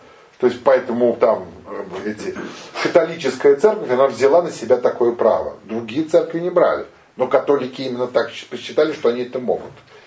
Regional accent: Russia; Национальность это россиянин. Вот я россиянин. Русский по духу.

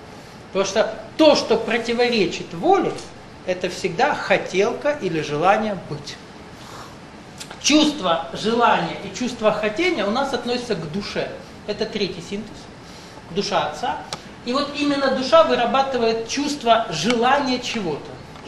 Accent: North Caucasus, Russia; also born or lived in Siberia; Это я вырос в детстве на Кавказе, в Сибири родился, родители переехали на Кавказ, и у нас в республике, где я заканчивал школу

